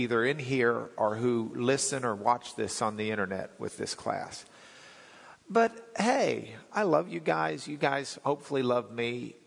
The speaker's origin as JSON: {"language": "English", "town": "Lubbock", "region": "Texas", "country": "United States", "tie": "born or raised there", "said": "When I was growing up in Lubbock, I was in high school."}